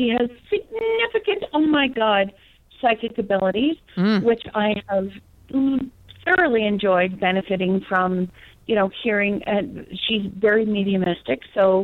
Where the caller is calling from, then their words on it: Colorado Springs, Colorado, United States; I'm calling from Colorado Springs.